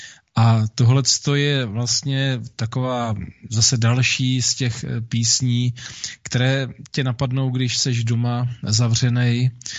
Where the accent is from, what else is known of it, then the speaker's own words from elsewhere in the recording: East Bohemia, Czechia; Jinak já jsem z východních Čech, na rozdíl od tebe